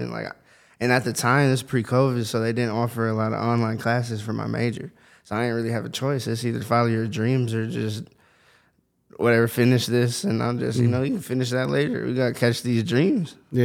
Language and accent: English; Menomonee Falls, Wisconsin, United States; So I grew up in Menominee Falls.